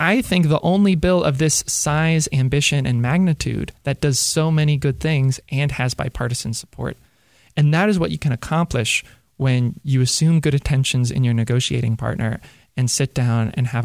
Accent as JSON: {"language": "English", "town": "Baltimore", "region": "Maryland", "country": "United States", "tie": "born or raised there", "said": "And as someone who grew up in Baltimore, I remember on the soccer field, my friends not being able to get to the other side"}